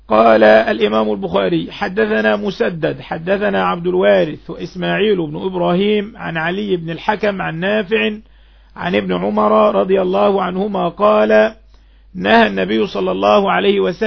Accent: Egypt; وهذا معروف عندنا في مصر في الأرياف إن المزارع بياخد الأرض بنصف الزرع

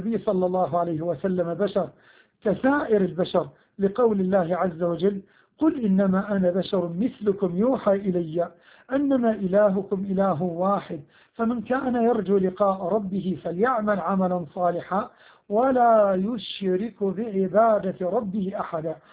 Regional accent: Egypt; أن يحفظ بلادنا مصر من كل مكروه وسوء

